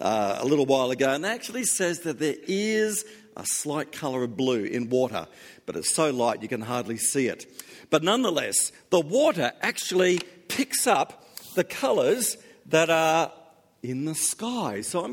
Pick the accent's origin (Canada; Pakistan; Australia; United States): Australia; Gold Coast, Queensland; now in Melbourne, Australia; I come from the Gold Coast and lived on the coast for 20 years. And when I first came down to Melbourne